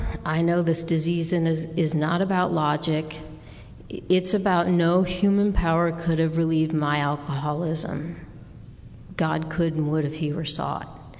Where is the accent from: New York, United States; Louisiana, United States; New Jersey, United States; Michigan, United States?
Michigan, United States; Detroit; moved away; also born or lived in Las Vegas; I'm from Detroit, Michigan.